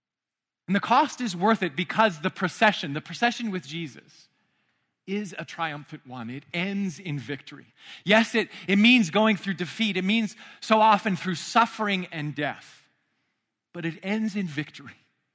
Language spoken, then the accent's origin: English; Pacific Northwest, United States; And I'm from the Pacific Northwest, so I feel the pull of moving to the Pacific Northwest.